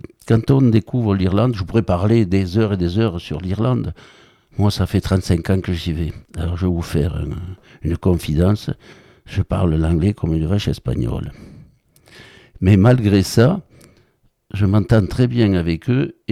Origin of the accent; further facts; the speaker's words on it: Southern France, France; Mais je suis occitan, hein. Je prononce des lettres que certains grignotent.